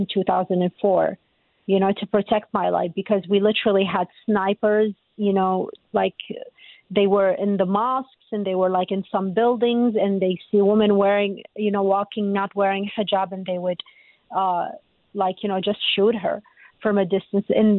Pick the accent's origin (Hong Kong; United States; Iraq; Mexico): Iraq; I always say this to, you know, to the people who are not born and raised in Iraq.